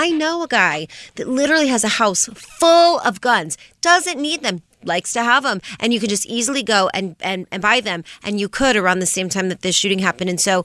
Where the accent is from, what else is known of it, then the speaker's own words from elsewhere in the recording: Las Vegas, Nevada, United States; This is a very sensitive story for me because I'm from Vegas. I grew up in Vegas. My family's still in Vegas.